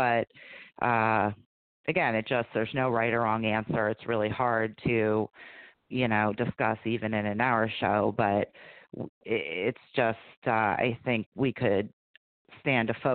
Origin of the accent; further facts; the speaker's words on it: Chicago, Illinois, United States; born there; I was born in Chicago on that Ditka Bears defense